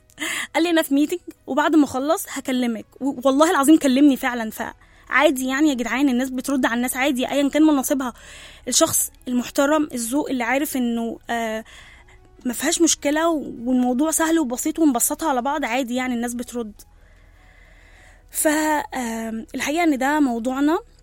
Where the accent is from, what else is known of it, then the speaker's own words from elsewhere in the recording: Egypt; من مصر تحيا فلسطين